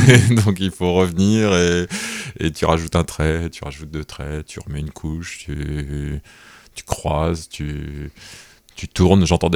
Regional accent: Grenoble, Auvergne-Rhône-Alpes, France; puisque moi je suis grenoblois d'origine.

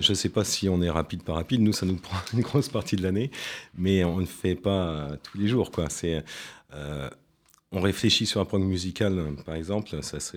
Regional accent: Brittany, France; je viens de Bretagne, désolé

